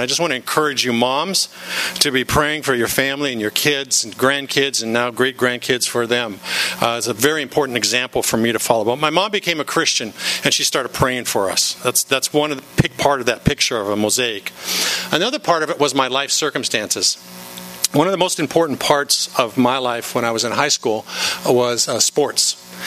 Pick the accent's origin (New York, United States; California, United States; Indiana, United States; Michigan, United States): California, United States; La Habra; I grew up in La Habra. North Orange County.